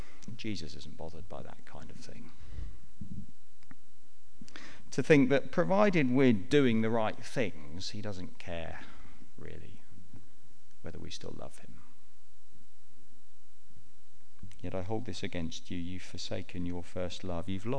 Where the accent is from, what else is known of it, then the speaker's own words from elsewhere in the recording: England, United Kingdom; Most of us, we're English, which means that we find it very hard to talk about love, don't we, let alone to try and measure it.